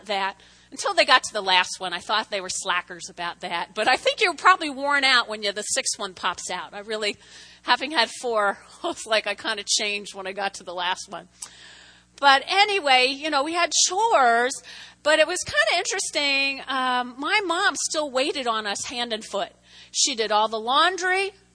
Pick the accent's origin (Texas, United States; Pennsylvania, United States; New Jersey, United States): New Jersey, United States; I was raised in North Jersey. You know, on a clear night, you could see the George Washington Bridge.